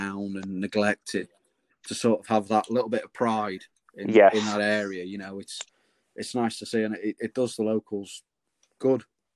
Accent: Crewe, North West England, United Kingdom; I was born in Crewe. I grew up in Crewe.

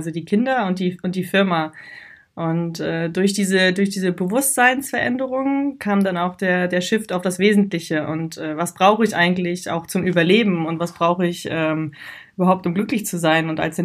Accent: Boltenhagen, Mecklenburg-Vorpommern, Germany; also born or lived in Berlin / Frankfurt am Main; habe trotzdem 10 Jahre mal in Frankfurt am Main gelebt, bin aber an der Ostsee groß geworden. Ich wurde in Berlin geboren, habe 12 Jahre in Ostseebad Boltenhagen gelebt, direkt an der Ostsee.

